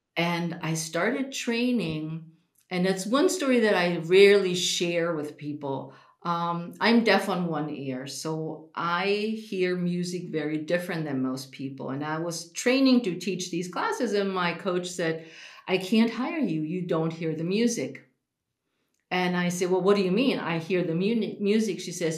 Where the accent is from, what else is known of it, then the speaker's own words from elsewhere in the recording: Germany; now in United States; I grew up in Germany, where it's like meat and potato and lots of gravy, and you finish your plate.